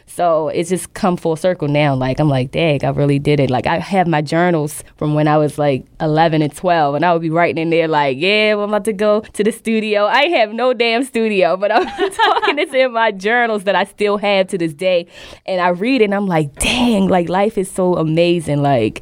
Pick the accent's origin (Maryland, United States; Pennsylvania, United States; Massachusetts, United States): Maryland, United States; Baltimore; I was raised right here in Baltimore City, East Side. All over the city, actually.